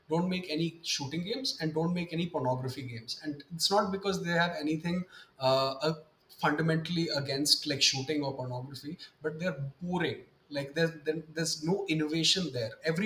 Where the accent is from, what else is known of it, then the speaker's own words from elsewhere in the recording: Delhi, India; I've been born and raised in Delhi all my life.